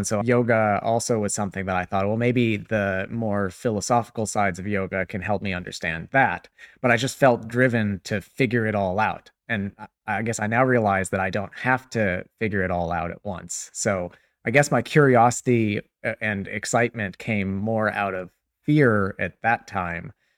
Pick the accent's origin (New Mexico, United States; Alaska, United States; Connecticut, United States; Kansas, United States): Kansas, United States; also born or lived in California; oh yeah, I was born in California, I grew up in Kansas, I'm married, I have a dog, I have a house.